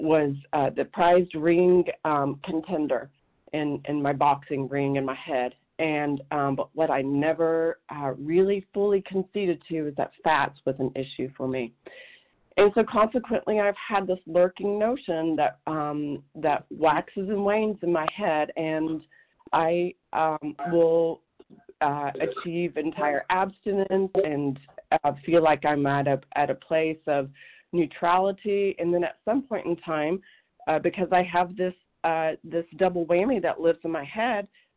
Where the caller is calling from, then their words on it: Oregon, United States; Yeah, hi, I'm calling in from Oregon, and I just wanted to share my story